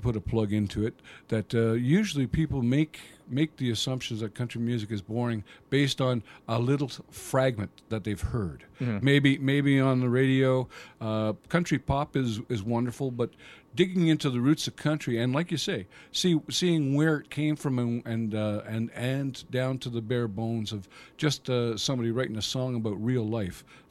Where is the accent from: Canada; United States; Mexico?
Canada; moved away as an adult; now in United Kingdom; I'm a Canadian, born and bred. I came over to the UK in 1991.